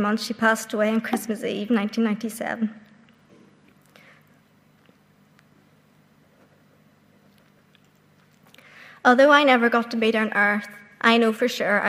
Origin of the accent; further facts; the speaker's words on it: Northern Ireland, United Kingdom; born there; I was born in the Ulster Hospital, approximately 10 minutes from this building, on the 10th of August, 1999. I was brought up in a Christian home where both my parents were saved.